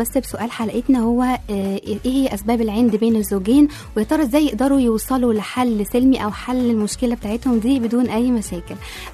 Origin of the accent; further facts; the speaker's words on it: Alexandria, Alexandria Governorate, Egypt; born there; انت عارف ان انا مولوده في اسكندريه اصلا؟